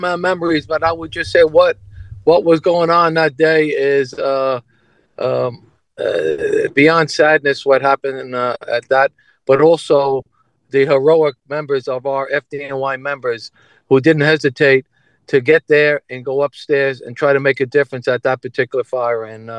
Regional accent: New York City, New York, United States; And I grew up in Upper Manhattan, so I was very familiar with Lower Manhattan and the World Trade Center.

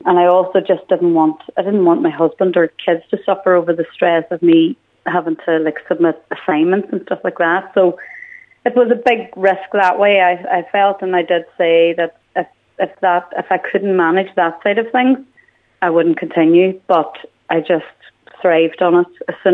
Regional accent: County Donegal, Ireland; I'm born and bred in Struve, actually, and Greencastle has been a huge part of my life

